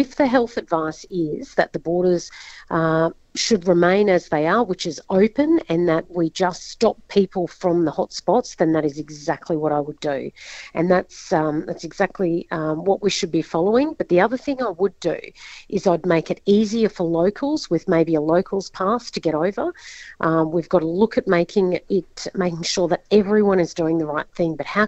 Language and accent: English; Kingaroy, Queensland, Australia; That is my hometown of Kingaroy, so I represent the beautiful areas of the South Burnett and the Somerset.